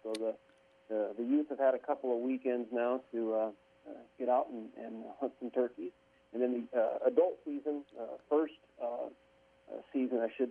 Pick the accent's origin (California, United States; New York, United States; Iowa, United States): Iowa, United States; Anita; I'm originally from Anita. We didn't have turkeys in the area.